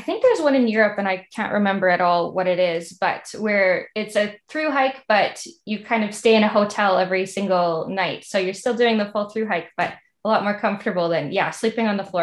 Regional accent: Saskatchewan, Canada; It doesn't even feel like I'm from Saskatchewan, but it doesn't feel like you're in Canada.

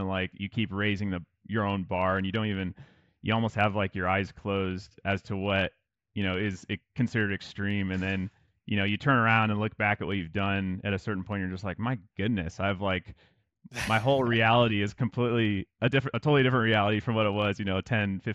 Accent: Iowa, United States; I remember going to it all kind of started because I grew up in Iowa

